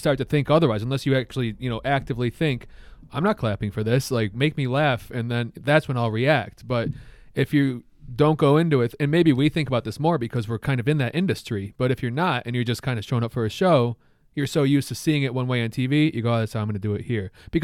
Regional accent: United States; I'm an American. I don't do that, you know?

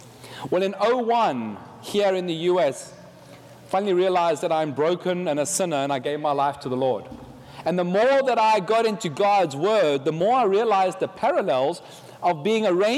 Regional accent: South Africa; I am way more southern than most people here because I'm from the country of South Africa.

